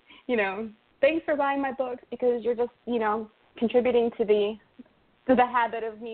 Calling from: Moyock, North Carolina, United States; I'm calling in from Moyock, North Carolina, which is right on the Virginia border

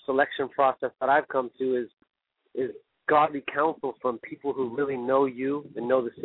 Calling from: Riverside, California, United States; Hey, how you doing? … from Riverside.

